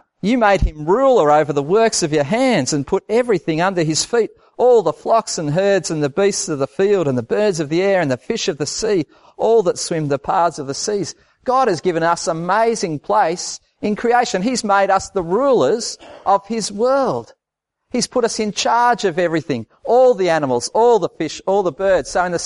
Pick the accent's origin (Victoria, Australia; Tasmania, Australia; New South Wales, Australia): New South Wales, Australia; I grew up in the Blue Mountains and I used to love going and standing on the top of the cliffs